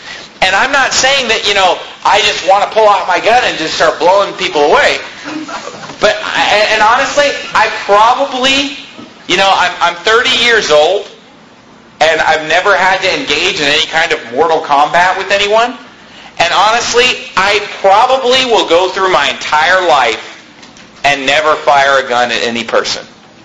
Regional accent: Arizona, United States; just as an American, just as an Arizona person, you know, you're just armed.

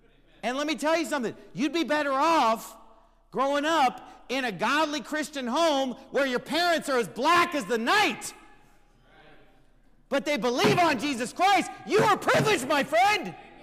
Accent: United States; born there; thank God that I was born in America.

